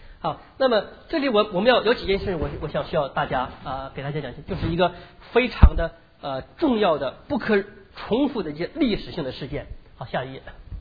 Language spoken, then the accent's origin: Chinese; China; 就跟我们中国人一样，中国叫蛮夷，是外，那是外邦的地方，那叫做地极了。我们中国叫做中国，是中心的地方，我们才是中心。